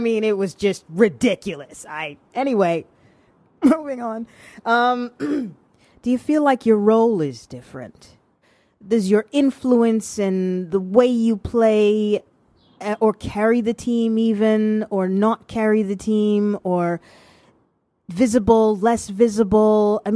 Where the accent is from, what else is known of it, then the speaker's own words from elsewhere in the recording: Canada; I grew up in Canada.